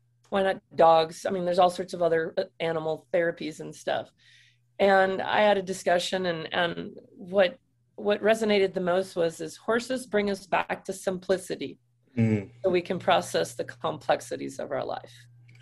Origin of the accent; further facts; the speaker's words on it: Wisconsin, United States; Anybody that's off-roaded at some point or in the snow, because I'm from Wisconsin, you get stuck.